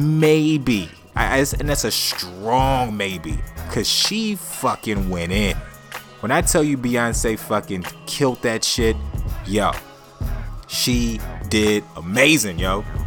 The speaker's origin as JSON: {"language": "English", "town": "Atlanta", "region": "Georgia", "country": "United States", "tie": "born or raised there", "also_born_or_lived": "Bronx", "said": "I grew up in the South. Well, I'll say this. I was born in New York. I was born in the Bronx. But I went to middle school, high school in Atlanta, Georgia."}